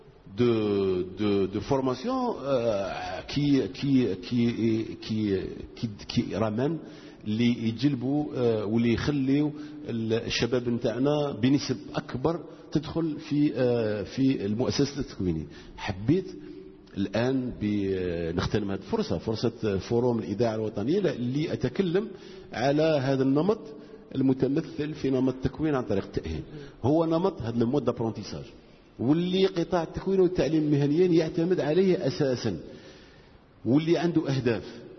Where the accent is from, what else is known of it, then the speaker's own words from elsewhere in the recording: Algeria; نحن كدولة جزائرية، نحن كسلطات عمومية لسنا بحاجة إلى الإمكانيات المالية